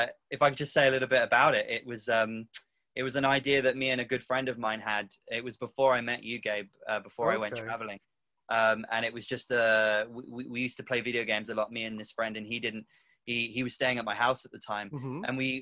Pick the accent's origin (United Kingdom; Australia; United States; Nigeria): United Kingdom; London; My parents, they still live in London. I am originally from London, but yeah, I spend most of my time up here now